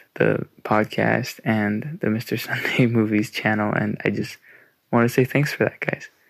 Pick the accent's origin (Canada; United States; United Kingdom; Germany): Canada; from Canada, and I just wanted to say I love the show.